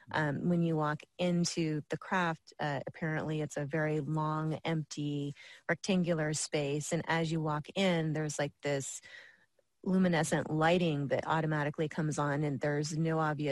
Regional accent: Orlando, Florida, United States; she's from Novato, California, and I'm from Orlando, Florida.

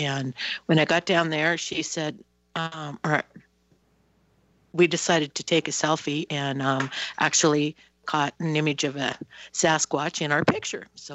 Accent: Absarokee, Montana, United States; from Absarkey, Montana.

